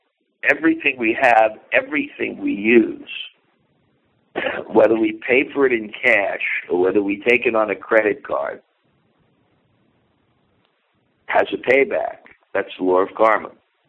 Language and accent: English; New York, United States; my conception always growing up in New York